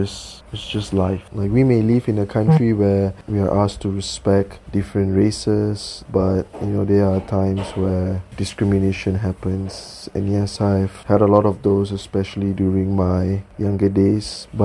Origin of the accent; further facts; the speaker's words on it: Malaysia; I think growing up, I never actually thought that people is different from me, because from where I grew up, like in Malaysia, we live with people or grew up with people with different races